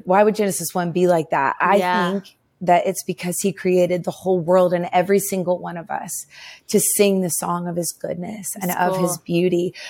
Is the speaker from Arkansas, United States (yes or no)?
no; Nashville, Tennessee, United States; I'm in Nashville. I grew up in Nashville.